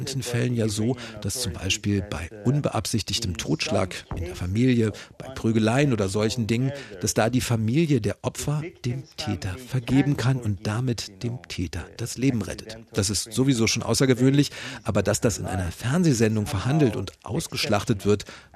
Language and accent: German; Iran; Selbst für mich als Iraner, ich lebe in Teheran, ist es immer wieder überraschend